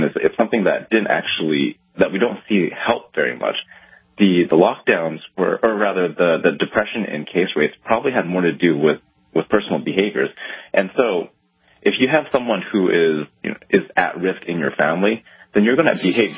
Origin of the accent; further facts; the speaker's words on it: California, United States; But, you know, I'm from California, and there are parts of California that are threatening to go back into lockdown